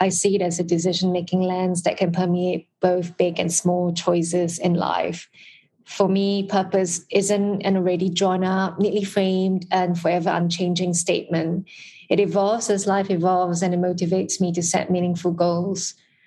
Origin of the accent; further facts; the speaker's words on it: Singapore; I'm Singaporean, so I'm joining you from Singapore this afternoon.